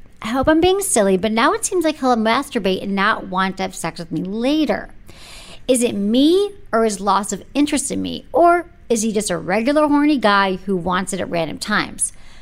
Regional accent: San Francisco, California, United States; I came from San Francisco. I'm so PC.

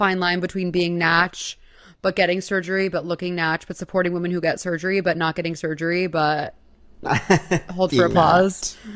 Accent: New York, United States; But I'm 30 from New York, twice the size of that girl in question.

